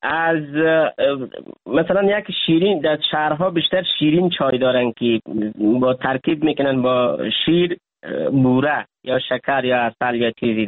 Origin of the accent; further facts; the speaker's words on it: Chahar Maghz Darah, Badakhshan, Afghanistan; ما در روستای چهارمغزدره ولسوالی کشم به دنیا آمدیم.